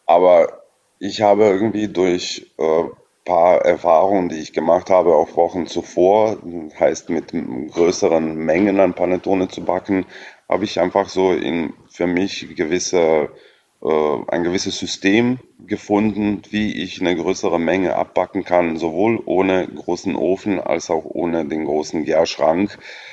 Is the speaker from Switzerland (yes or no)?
no; Eastern Croatia, Croatia; Ich bin im Osten Kroatiens geboren und aufgewachsen in einer kleinen Stadtortschaft. Wir wohnten richtig am Rande der Stadt